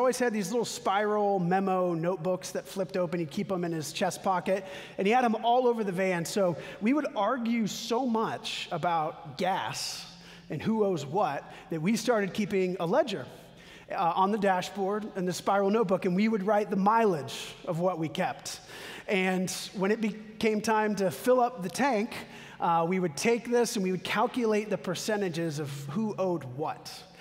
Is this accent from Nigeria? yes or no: no; Texas, United States; and I grew up with brothers in Texas, and my older brother and I shared our first car.